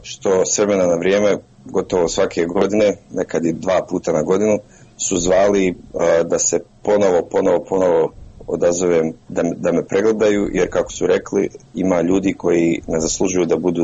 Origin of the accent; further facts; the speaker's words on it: Sarajevo, Federation of Bosnia and Herzegovina, Bosnia & Herzegovina; moved away; Ja sam iz Sarajeva otišao prije 20 godina, sad će u septembru biti 20 godina